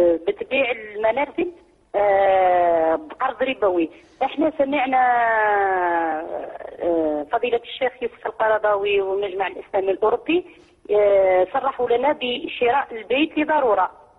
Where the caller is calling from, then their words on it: Belgium; أنا أتصل بك من بلجيكا